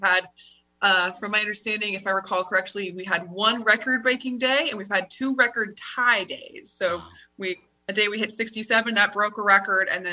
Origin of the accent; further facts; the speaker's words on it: Athens, Georgia, United States; I grew up in Athens, Georgia, which is where the University of Georgia is located